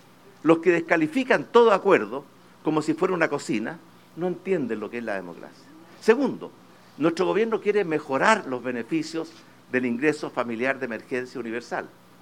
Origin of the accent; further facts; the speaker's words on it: Chile; que nos una como chilenos